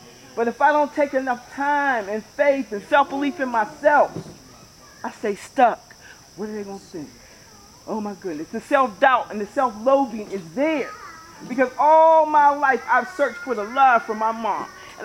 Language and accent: English; Farrell, Pennsylvania, United States; now in Pittsburgh, United States; I'm from Frill, PA. You understand what I'm saying? I've been in Pittsburgh for a little while, like over almost 40 years.